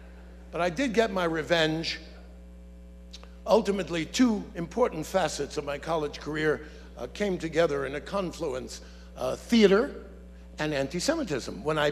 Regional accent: Bronx, New York, United States; I'm a kid from the Bronx, provincial.

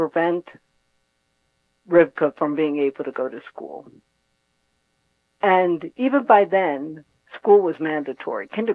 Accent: Bronx, New York, United States; born there; by the time I was born in the Bronx

